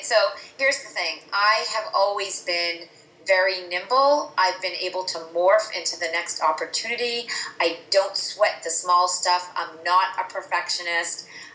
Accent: Andover, Massachusetts, United States; We grew up in Andover, Massachusetts, which was, you know, a very well-off community.

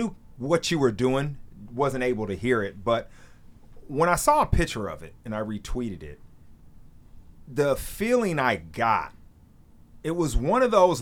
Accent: United States; Like, being American and just being around sports my whole life, right? I take that for granted.

